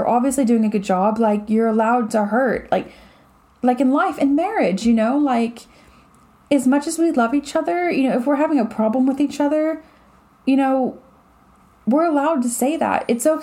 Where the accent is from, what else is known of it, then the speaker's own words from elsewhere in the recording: United States; I mean, I live in America. I'm from America, and I don't live there.